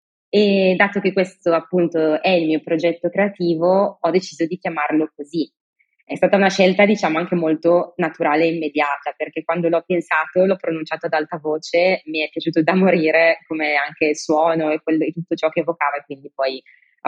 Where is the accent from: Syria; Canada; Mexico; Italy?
Italy; Lombardy; pensavo a quanto fossero belli e alla fortuna anche di essere nata in un territorio così. La Franciacorta è già una zona molto nota